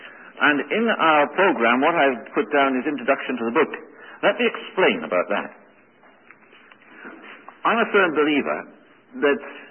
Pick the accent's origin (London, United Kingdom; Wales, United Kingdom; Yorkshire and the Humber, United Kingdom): Wales, United Kingdom; So I come from Wales, and I spent most of my life, I suppose, in education until I retired early